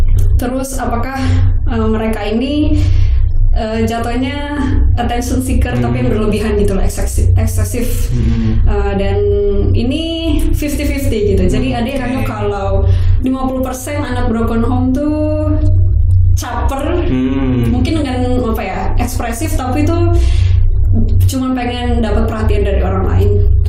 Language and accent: Indonesian; Jakarta, Indonesia; aku orang Betawi nih misalnya bapak ibuku, cuman kayak ibu tiriku orang Jawa.